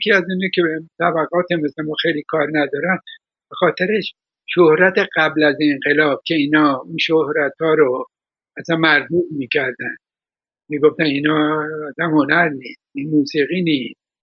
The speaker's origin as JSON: {"language": "Persian", "country": "Iran", "said": "من ایرونی ها رو دوست دارم، هم وطن خودم رو دوست دارم"}